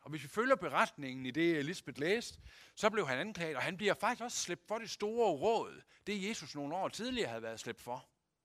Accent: Aulum, Central Denmark Region, Denmark; vi er født i Aulum, eller opvokset i Aulum begge to.

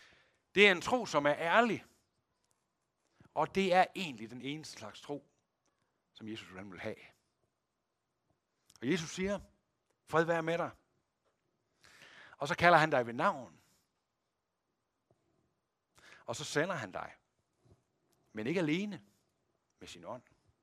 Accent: West Jutland, Denmark; Som vestjyde lærte jeg, det hedder, kan det nu passe?

